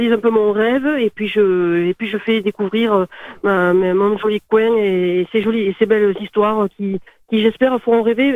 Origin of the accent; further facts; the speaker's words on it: Nouvelle-Aquitaine, France; accent: south-west French; quand on reconnaissait l'accent du sud-ouest, forcément, on me disait que je venais du Pays Basque.